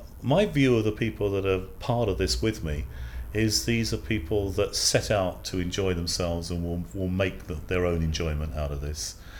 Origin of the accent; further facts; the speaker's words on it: East of England, United Kingdom; I grew up in Huntingdonshire. That's where I'm from. So my nearest big town city was Cambridge, which is where I'm from.